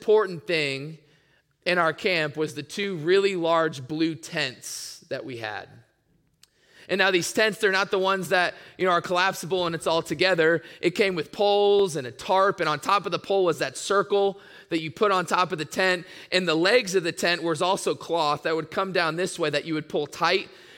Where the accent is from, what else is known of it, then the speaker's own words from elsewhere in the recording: Tampa, Florida, United States; I grew up in Tampa, Florida. I went to the University of South Florida, graduated there.